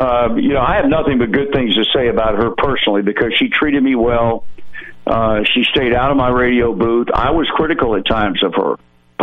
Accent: Virginia, United States; I was brought up in Virginia.

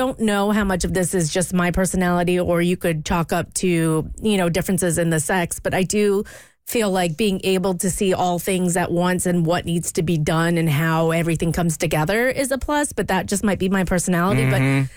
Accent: United Kingdom; I'm British. My family's British.

